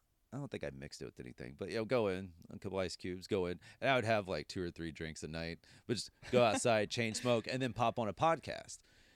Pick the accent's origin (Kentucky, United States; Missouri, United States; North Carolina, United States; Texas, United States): Texas, United States; One, being a Texan baseball fan, I was like, oh, I got to get this.